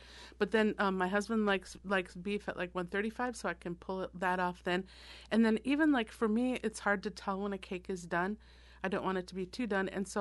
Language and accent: English; Minnesota, United States; Because I'm from Minnesota originally.